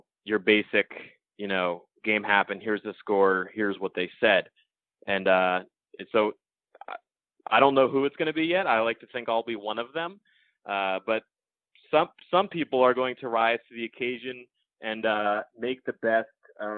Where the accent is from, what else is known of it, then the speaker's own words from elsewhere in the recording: Connecticut, United States; when I was a kid growing up in Connecticut, I went to Britain Rockcat.